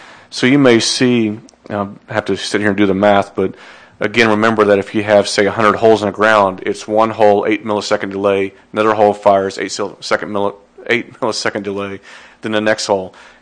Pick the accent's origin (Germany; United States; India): United States; Raymore, Missouri; I've seen that in my hometown of Raymore, Missouri